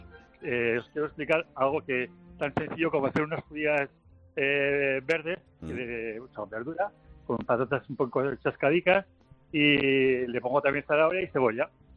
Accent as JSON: {"language": "Spanish", "town": "Calanda", "region": "Aragon", "country": "Spain", "tie": "born or raised there", "lives_now": "Sabadell, Spain", "said": "estoy en Sabadell, Barcelona, y esperando que venga el 12 de octubre para irme a mi pueblo, que es Calanda."}